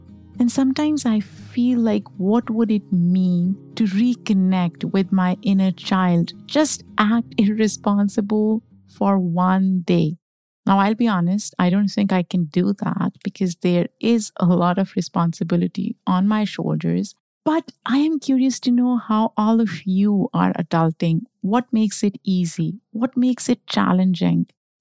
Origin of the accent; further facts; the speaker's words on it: Pakistan; now in United States; I grew up in Pakistan. So when I initially moved to the US, I did not like the sun. I did not like warm weather.